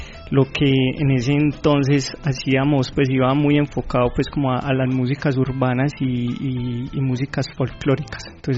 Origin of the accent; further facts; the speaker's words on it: Medellín, Antioquia, Colombia; Red de Escuelas de Música de Medellín, en la Escuela de Música de Moravia. Y que fue pues como mi barrio natal. Ajá. Y allí me crié